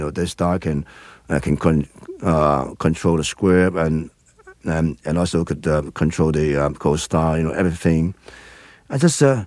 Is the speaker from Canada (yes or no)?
no; Hong Kong; English is a second language; In the old time, the most of the Hong Kong people, they were so so much crazy about the theater.